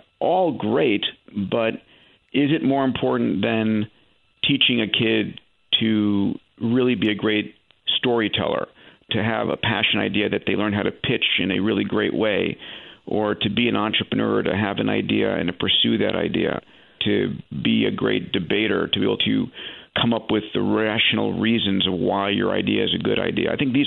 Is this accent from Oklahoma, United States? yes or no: no; New York, United States; So I grew up, as you begin the story, growing up in New York. Parents both immigrated from Greece, and I was expected to be a physician.